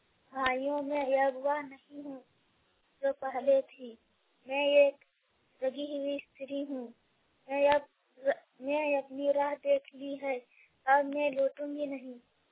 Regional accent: Jharkhand, India; और ब्राह्मण मो पोषको थाना विष्णुगढ़ जिला हजारीबाग के रहने वाली हूँ।

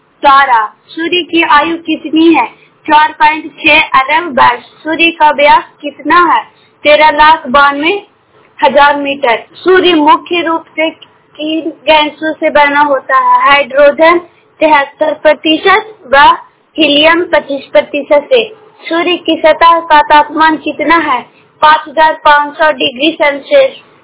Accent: Kochra, Bihar, India; कोचरा के रहने वाली हूँ। मैं नालंदा जिला से बोल रही हूँ।

